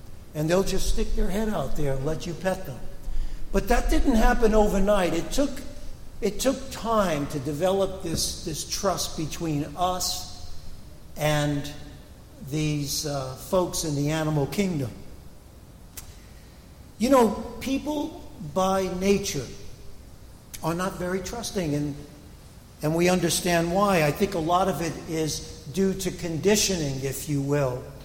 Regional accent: Brooklyn, New York, United States; You know, as a kid growing up in Brooklyn, I remember there was a corner deli.

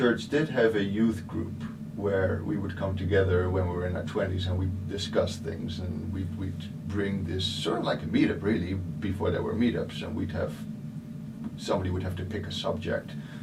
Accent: Netherlands; I was raised in the Bible Belt of the Netherlands.

